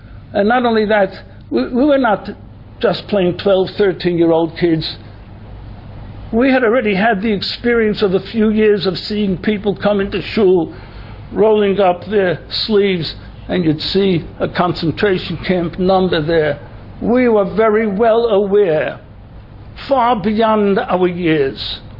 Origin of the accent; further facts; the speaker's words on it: Williamsburg, New York, United States; I lived in Williamsburg. I was born in Williamsburg. Most people in the world don't even know that there was a hospital called the Williamsburg Maternity Hospital. That's where I was born.